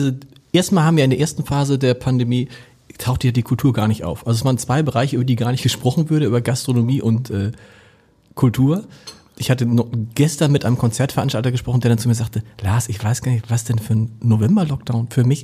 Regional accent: Hamburg, Germany; als Hamburger würde man immer sagen

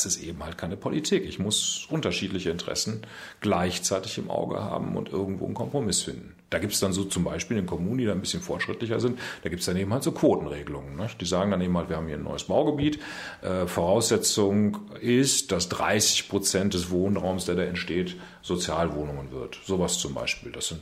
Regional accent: Münster, North Rhine-Westphalia, Germany; Ich darf demnächst das Presseamt meiner Heimatstadt leiten in Münster, die für mich schönste Stadt in Nordrhein-Westfalen.

